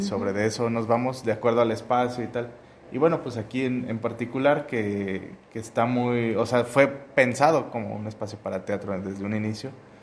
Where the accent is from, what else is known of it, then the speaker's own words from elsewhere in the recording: Colima, Mexico; yo soy de Colima, de mi papá, mis papás los dos viven allá